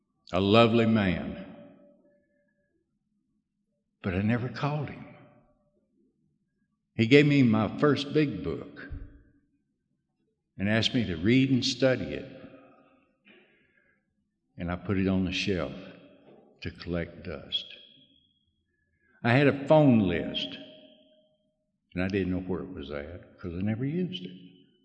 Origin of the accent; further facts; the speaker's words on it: Orlando, Florida, United States; At the end of that trail, I was in Orlando, Florida, my home state, hometown, in a bar.